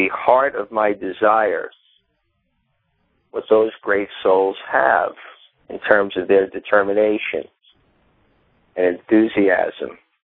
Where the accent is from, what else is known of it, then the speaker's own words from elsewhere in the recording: New York, United States; I was looking at myself, where did this come from? I'm a New Yorker.